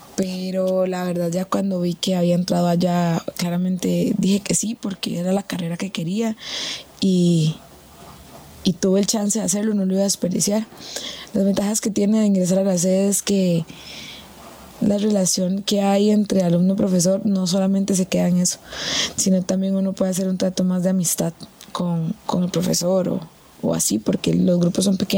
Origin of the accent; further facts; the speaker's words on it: San José, Costa Rica; yo soy de San José, voy por mi segundo año de carrera en la sede del Pacífico.